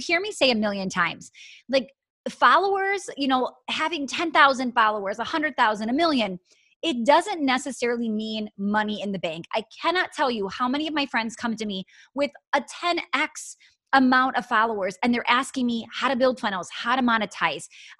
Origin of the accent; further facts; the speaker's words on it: Wisconsin, United States; accent: Wisconsin; This is a very Russian name said in my Wisconsin accent